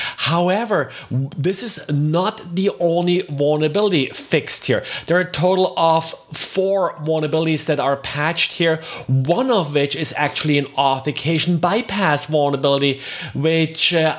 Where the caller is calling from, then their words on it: Jacksonville, Florida, United States; I'm recording today from Jacksonville, Florida.